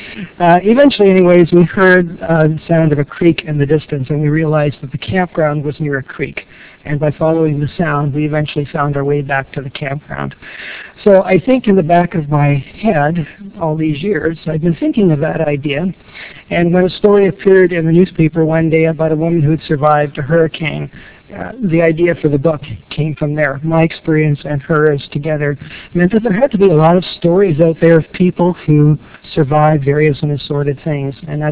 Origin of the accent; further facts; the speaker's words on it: Winnipeg, Manitoba, Canada; I'm also from Winnipeg, and really hadn't been to Toronto until the week of Silver Birch.